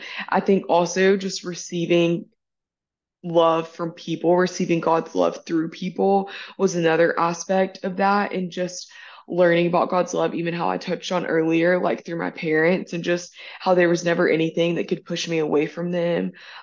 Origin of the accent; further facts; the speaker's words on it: Alabama, United States; Growing up in Alabama, like, you know, we live in the Bible Belt.